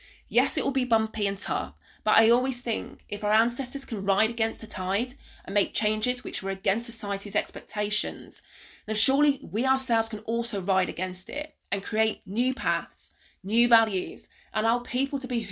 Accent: England, United Kingdom; also born or lived in Sierra Leone; My mum, who's from Sierra Leone, moved with my dad when I was only one to have a better life in England.

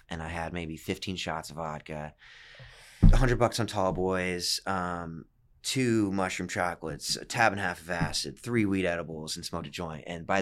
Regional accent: Cape Coral, Florida, United States; one of my buddies from Cape Coral, like from my hometown

